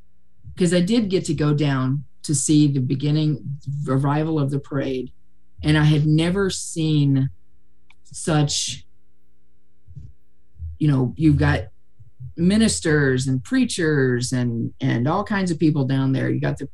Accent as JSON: {"language": "English", "region": "Texas", "country": "United States", "said": "And I'm from Texas and I'd only been here for a couple of years."}